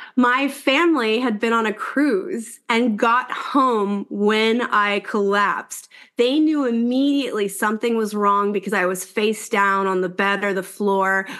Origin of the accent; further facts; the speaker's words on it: Maryland, United States; And so I'm from Maryland, and my parents still live there, and Hopkins is there and was the leading autoimmune research center.